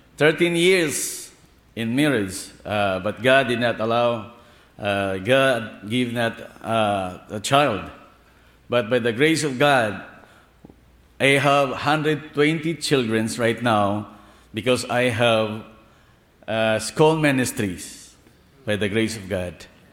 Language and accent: English; Zamboanga Peninsula, Philippines; from Mindanao, Philippines, part of Zamboanga del Norte.